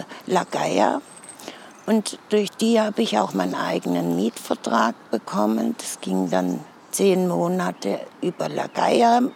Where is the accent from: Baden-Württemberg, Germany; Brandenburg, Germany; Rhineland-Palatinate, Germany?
Baden-Württemberg, Germany; Stuttgart; born there; ich bin in Stuttgart geboren, habe aber witzigerweise einen italienischen Ausweis und kriege auch keinen deutschen.